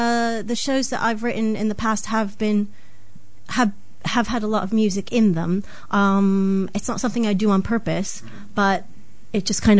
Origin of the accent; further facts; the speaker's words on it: United States; obviously I'm American, so my inner monologue is an American, you know, monologue